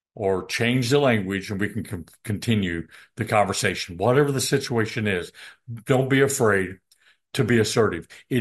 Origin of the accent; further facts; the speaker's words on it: Illinois, United States; I grew up in Southern Illinois, in the country, and we had neat things out in the country